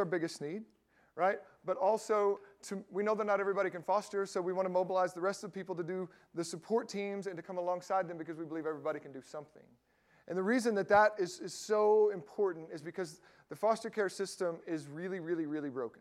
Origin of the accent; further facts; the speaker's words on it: Delwood, United States; I grew up in Delwood, you know, so north Pope County, and I remember riding the bus